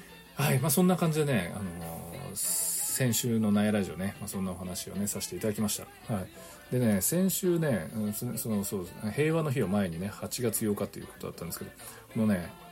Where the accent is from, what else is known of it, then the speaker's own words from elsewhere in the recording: Nagasaki, Japan; 海外に行って、そして、まあ、そこでねどこ出身って聞かれてね、長崎って言うとね大体知ってるんですよね皆さん